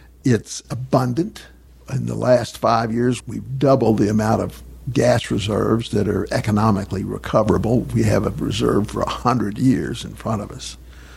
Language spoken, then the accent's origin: English; Edmond, Oklahoma, United States; There's one in my hometown of Edmond.